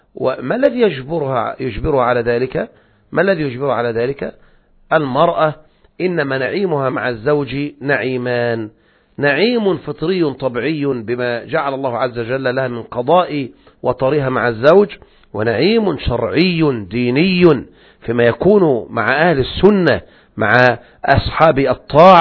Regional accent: Egypt; إحنا عندنا في مصر يقولون حسنين ومحمدين

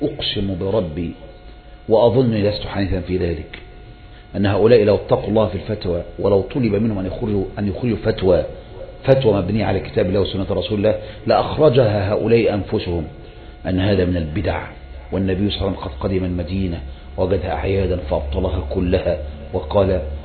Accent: Egypt; وهل هذا أصلا العيد عندنا في مصر ولا عند الناس جميعا؟ وماذا لو كان عندنا في مصر أيضا؟

